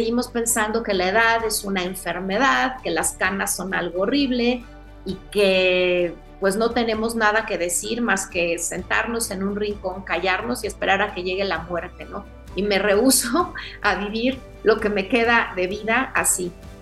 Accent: Mexico; en una sociedad como la mexicana, en la que nos han dicho que desde niñas lo mejor que podíamos hacer era callarnos

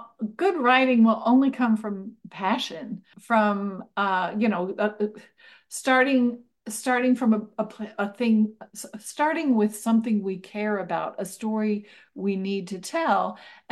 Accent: Appalachia, United States; I feel like the things that are important to me as an Appalachian probably transfer, probably are important to people from all over the place.

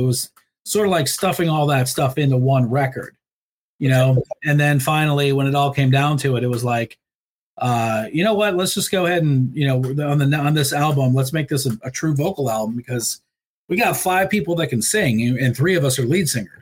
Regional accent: Clearwater, Florida, United States; I grew up around … in Clearwater, Florida, throughout the 80s.

